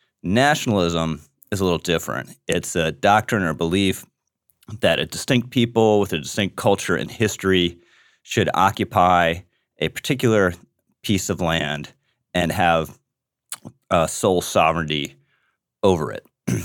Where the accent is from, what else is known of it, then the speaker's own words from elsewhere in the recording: United States; being an American patriot and nationalist